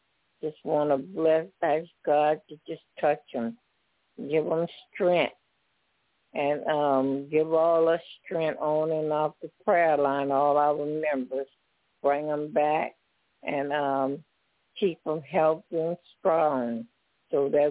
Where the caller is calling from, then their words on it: Homer, Louisiana, United States; y'all keep us in prayer in Homer, Louisiana, that they would open up a Sabbath church